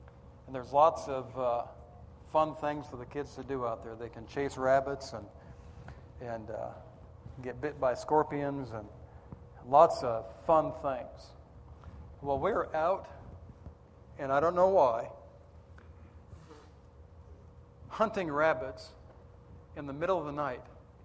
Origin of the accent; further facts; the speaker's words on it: Washington, United States; I grew up in Washington State. I met my wife in Southern California and stole her away from her father and moved her out to the mountains of Western Carolina.